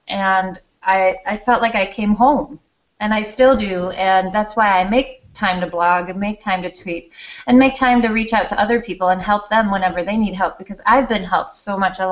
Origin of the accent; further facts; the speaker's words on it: Denmark; moved away as an adult; now in Madison, United States; And I was born and raised in Denmark, and we moved to Madison, Wisconsin when I was 18